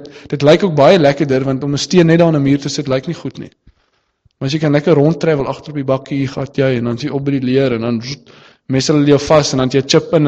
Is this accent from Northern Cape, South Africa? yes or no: no; Western Cape, South Africa; Ek het op die Weskus groot geword, so daar het ons in elk geval net die vloot geken